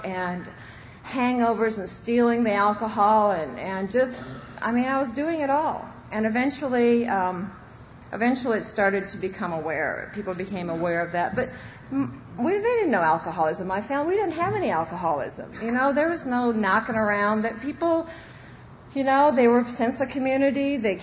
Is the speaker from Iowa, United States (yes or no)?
yes; Iowa, United States; And I grew up in Iowa, which was kind of... Actually, it's kind of like here a little bit. And I was embarrassed about being from Iowa from the moment I knew I was from Iowa, you know.